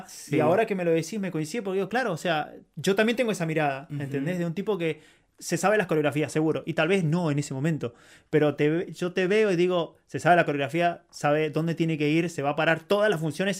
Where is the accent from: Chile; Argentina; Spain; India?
Argentina; puede ser de cómo venimos nosotros de Argentina, que allá en cuanto te agrandás, te bajan de un ondazo